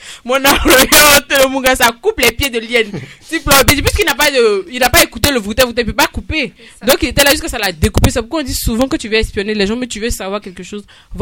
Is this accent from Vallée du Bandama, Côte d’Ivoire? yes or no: yes; Niakara, Vallée du Bandama, Côte d’Ivoire; Moi, je suis née à Niakara et j'ai fait ma classe de CP1 et CP2 là-bas. Ça m'a permis de m'imprégner de ma culture et de connaître ma langue maternelle.